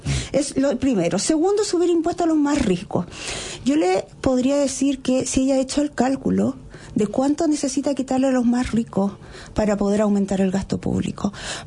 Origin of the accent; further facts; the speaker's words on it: Chile; La plata en Chile es poca. Que nuevamente, no somos Argentina. Somos un país de 20 millones de habitantes pobres.